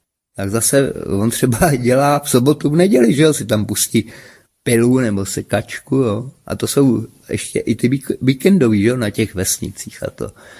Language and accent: Czech; Moravian Slovakia, Czechia; u nás tady Moravský Slovácko, že jsme vlastně Slováci, kteří nedošli do Prahy.